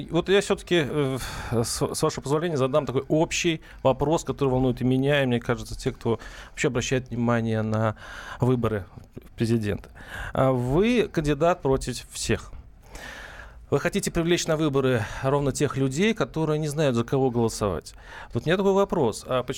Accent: Tver, Tver Oblast, Russia; Я сам из Твери, я знаю, что вы были недавно в Твери.

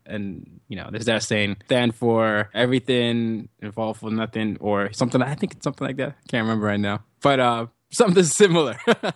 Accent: Nigeria; accent: Nigerian; Nigerian accent. And I thought to myself, I really need to change my accent. Right now, this is more my natural accent.

